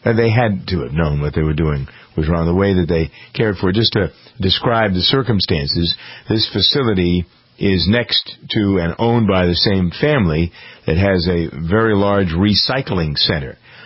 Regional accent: Framingham, Massachusetts, United States; Originally, the problem was in my hometown of Framingham, Massachusetts, where I am now.

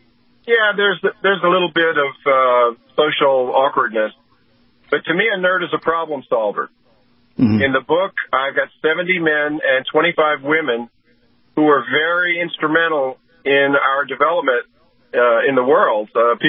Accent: Jacksonville, Florida, United States; it was not too much of a culture shock because it's still in the South. Mm-hmm. So I grew up there in Jacksonville.

